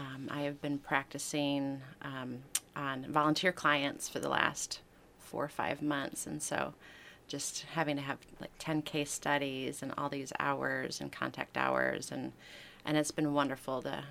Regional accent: Michigan, United States; I'm from Michigan.

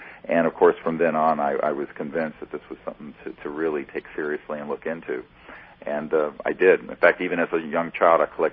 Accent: Charlotte, North Carolina, United States; Well, I grew up in North Carolina, Charlotte. And I'm a North Carolinian, Tar Heel, and actually did a Chapel Hill residency.

